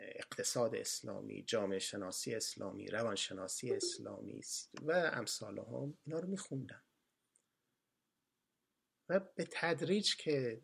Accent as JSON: {"language": "Persian", "country": "Iran", "said": "یکیش این انتظارات گزا فقط مال ما ایرانیام نیست"}